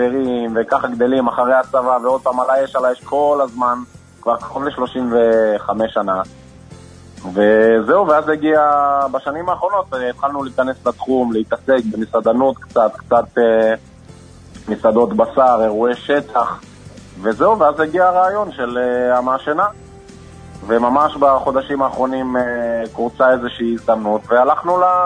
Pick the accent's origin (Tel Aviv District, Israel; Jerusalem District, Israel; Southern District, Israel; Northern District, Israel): Northern District, Israel; אני גדלתי בקיבוץ בעמק הירדן